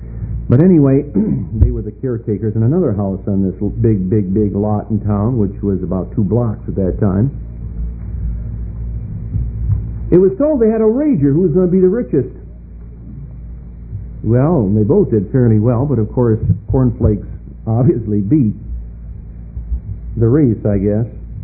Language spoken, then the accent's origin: English; Battle Creek, Michigan, United States; I was born and raised in Battle Creek, Michigan. That's where they make Kellogg's.